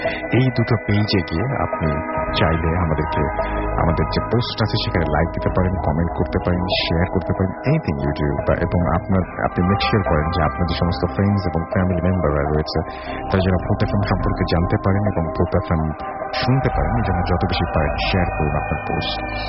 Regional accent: Chandpur, Chittagong Division, Bangladesh; now in Dhaka, Bangladesh; আমি ঢাকাতেই থাকি, বাট আমার হোম টাউন চাঁদপুর সদরে

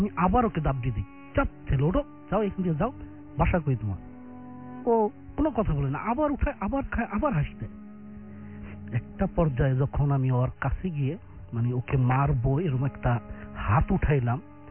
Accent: Madaripur, Dhaka Division, Bangladesh; মাদারীপুর থেকে এসেছি।

